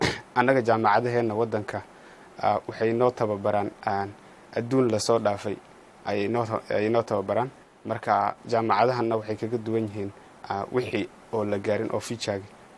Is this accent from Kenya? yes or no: yes; Garissa, Garissa County, Kenya; waxaan ka imaaday wadanka kenya magaalada gaarisa ayaan ka imaaday